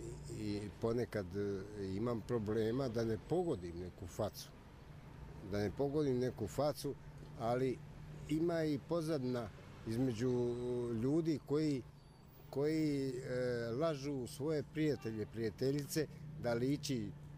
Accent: Opatija, Primorje-Gorski Kotar County, Croatia; also born or lived in Bosanska Krupa, Bosnia and Herzegovina / Italy; rodom iz Bosanske Krupe, odrastao u Opatiji i u Italiji.

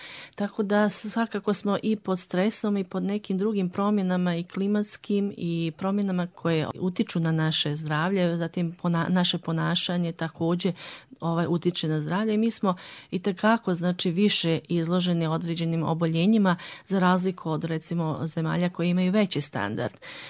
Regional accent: Prnjavor, Republika Srpska, Bosnia & Herzegovina; to je jedan jako lijep gradić i jako sam ponosna što sam rođena u Prnjavoru i što sam provela dane djetinjstva u tako lijepom mjestu. Prnjavor, znači, ima jako puno nacija, oko 16 nacija

